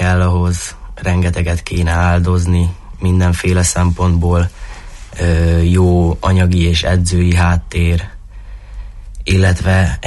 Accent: Târgu Mureș, Mureș County, Romania; now in Baja, Hungary; akkor először Marosvásárhelyre jönnék, az biztos, hiszen itt nőttem fel, itt kaptam meg az alapokat.

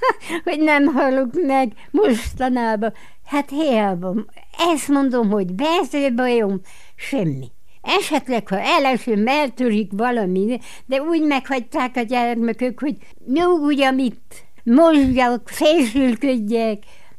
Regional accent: Ócfalva, Harghita, Romania; Én itt születtem. Édesapám, édesanyám, mind itt vannak, minden rokon.

